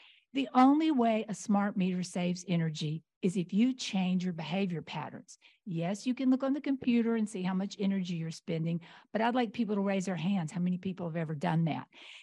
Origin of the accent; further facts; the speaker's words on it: Morro Bay, California, United States; I'm from Morro Bay.